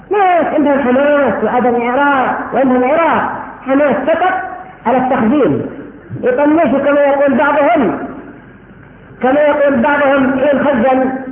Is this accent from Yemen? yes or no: yes; Yemen; يحملونهم بالباصات بدراهم من أجل يجتمعون له خاصة عندنا في اليمن.